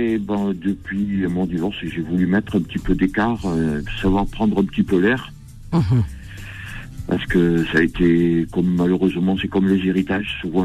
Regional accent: France; also born or lived in Guadeloupe; Donc, moi, je suis français, mais j'ai vécu longtemps aux Antilles.

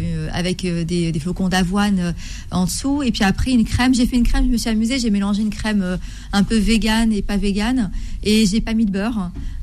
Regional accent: Morocco; voilà, je suis du Maroc

